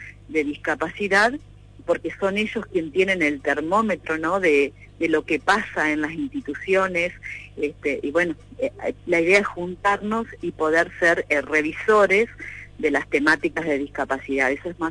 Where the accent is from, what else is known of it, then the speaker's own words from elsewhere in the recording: Argentina; somos argentinos